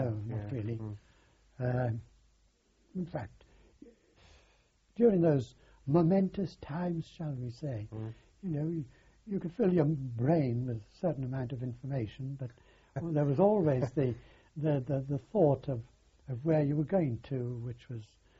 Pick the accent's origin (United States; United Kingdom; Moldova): United Kingdom; England; I'm English, SOS, I'm English